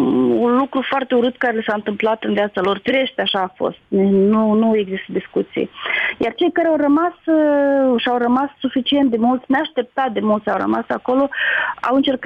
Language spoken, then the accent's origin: Romanian; Glodeni, Glodeni District, Moldova; Eu tot sunt din Glodene și așa am zis că suntem cumva pământeni.